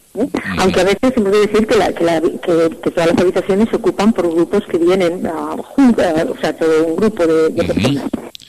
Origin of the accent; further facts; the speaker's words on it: Bordalba, Aragon, Spain; porque yo soy de Bordalba, entonces he vivido mi niñez allá, he ido y continuo yendo continuamente, pues para disfrutar.